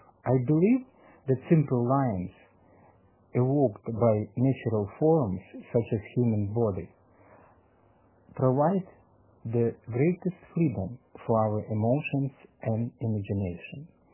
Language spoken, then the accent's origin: English; Vancouver, British Columbia, Canada; I'm sculptor from Vancouver, BC.